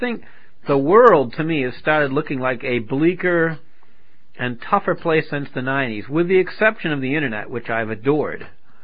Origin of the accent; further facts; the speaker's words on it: New Hampshire, United States; also born or lived in Pennsylvania; I was born in New Hampshire and raised mostly in New Hampshire except for a stint in Pennsylvania.